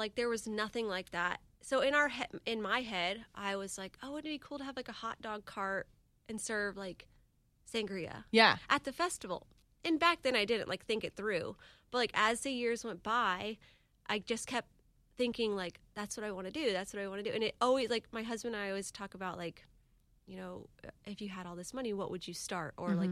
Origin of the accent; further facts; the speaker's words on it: Jack's Beach, United States; it used to be just locals at the beach. I mean, I grew up in Jack's Beach.